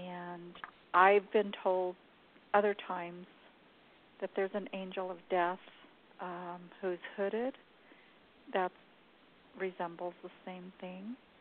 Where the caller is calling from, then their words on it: Southwest, United States; I'm in the southwest area of the United States.